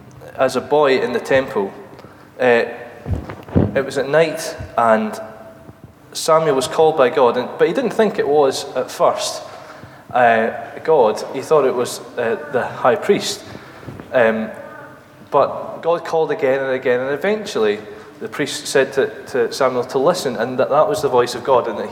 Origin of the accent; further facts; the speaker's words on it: Isle of Arran, Scotland, United Kingdom; Well, I grew up in the Isle of Arran, so I do like islands.